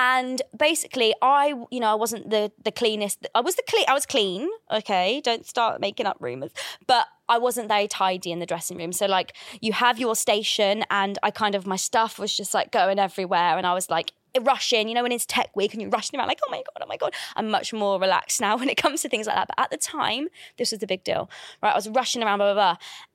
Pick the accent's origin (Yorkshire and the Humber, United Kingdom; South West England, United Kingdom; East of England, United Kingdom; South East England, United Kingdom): South East England, United Kingdom; Basingstoke; surprisingly, I'm not actually Welsh. I'm from Basingstoke.